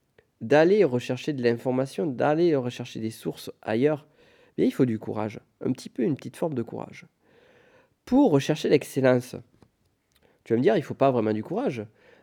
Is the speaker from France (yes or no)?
yes; Pyrenees, France; moi je viens des Pyrénées, c'est pour ça que j'ai un accent si fort